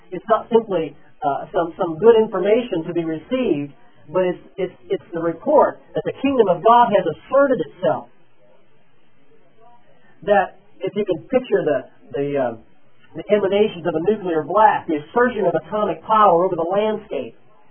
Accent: Midwest, United States; I grew up in the Midwest, where people speak without accent.

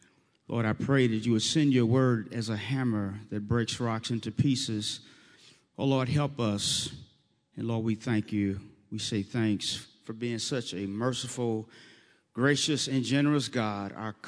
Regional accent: St. Louis, Missouri, United States; I grew up in St. Louis. My testimony, and Pastor Mike, I hope I don't get thrown out of here, but my testimony was I'm in North St. Louis, which is pretty much an African-American ghetto.

